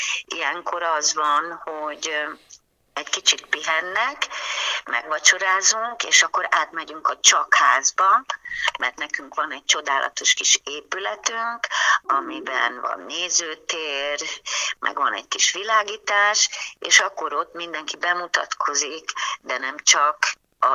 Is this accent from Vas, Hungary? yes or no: no; Csenger, Szabolcs-Szatmár-Bereg, Hungary; born there; és azért itt Csengerben, mert én itt születtem